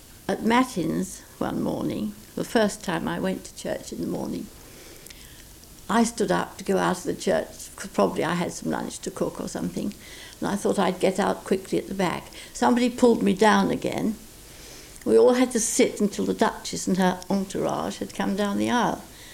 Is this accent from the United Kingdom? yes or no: yes; East of England, United Kingdom; No, I was from Essex.